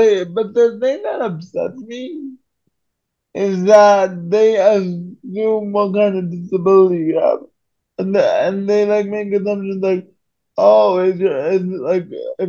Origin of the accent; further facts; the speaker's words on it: New York, United States; I'm from New York.